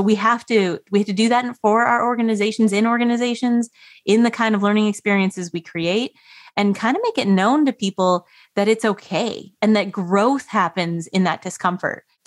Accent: Canada; So I grew up in Canada, very cold, very snowy. And I learned how to ski really early because that's just what you do. Like, I live in Canada, there's a lot of snow.

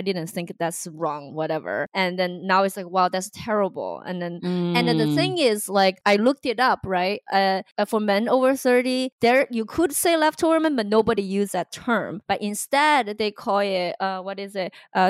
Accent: China; English is a second language; now in United States; when I grew up in China, I was totally tomboy

